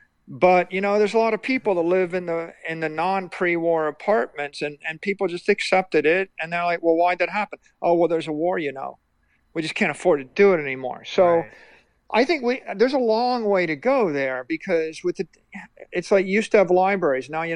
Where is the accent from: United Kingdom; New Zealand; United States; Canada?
New Zealand; when I grew up in New Zealand. And in New Zealand, it was a very poor country, really, really poor country when I was growing up there.